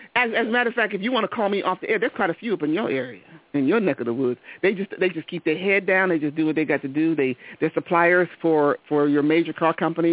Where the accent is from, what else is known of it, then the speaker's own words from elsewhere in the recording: Hubbard, Ohio, United States; I'm from Hubbard, Ohio. I'm going to call them out. And all they wanted to do was buy a house inside the city in which we were raised. My family has been there 80 years.